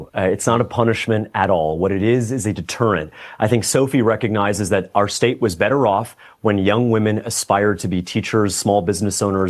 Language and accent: English; Florida, United States; I know you're from Florida. I'm from Florida. We both love our state.